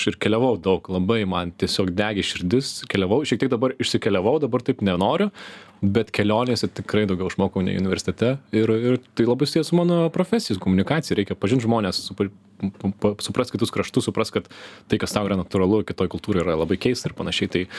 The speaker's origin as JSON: {"language": "Lithuanian", "town": "Lekėčiai", "region": "Marijampolė County", "country": "Lithuania", "tie": "born or raised there", "said": "Aš augau Lekėčių miestelėje, o baigiau gimnaziją Šakiuose"}